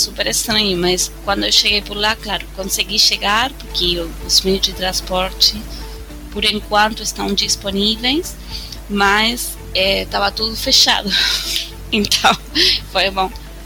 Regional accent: Argentina; Portuguese is a second language; que não, sou argentina, que não tenho família, nem brasileira, que não tenho família portuguesa.

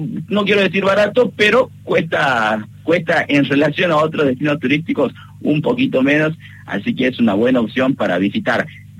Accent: Salta, Argentina; yo soy de Salta

